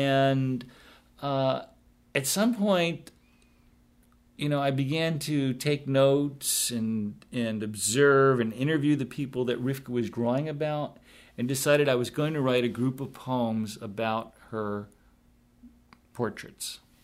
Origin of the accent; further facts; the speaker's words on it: New Jersey, United States; born there; now in Texas, United States; In fact, my wife and I are originally from the East Coast. She was born in Philadelphia, and I was born in New Jersey. And we came down here in 2001.